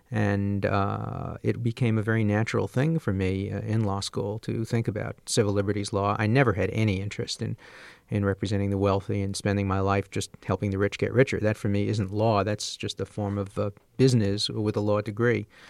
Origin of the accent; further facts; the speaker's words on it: Brooklyn, New York, United States; I describe a kid who I grew up with in Brooklyn